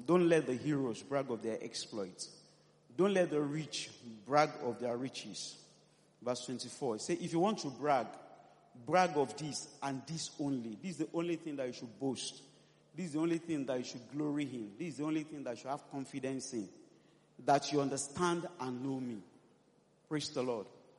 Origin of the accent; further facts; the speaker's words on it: Festac, Lagos, Nigeria; I lived in Festac. I grew up in Festac. I still live in Festac.